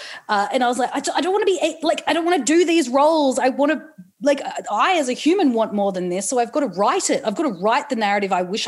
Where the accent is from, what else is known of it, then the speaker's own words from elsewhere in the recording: Newcastle, New South Wales, Australia; I'm from Newcastle and you know, you're from Canberra, so you like get this